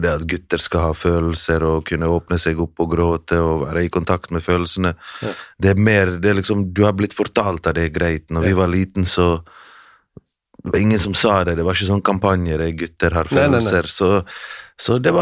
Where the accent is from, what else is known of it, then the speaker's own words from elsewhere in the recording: Mostar, Federation of Bosnia and Herzegovina, Bosnia & Herzegovina; Norwegian is a second language; now in Norway; jeg ikke bare en bosnier-jugoslav, men jeg fra Sør-Herzegovina, jeg fra Mostar.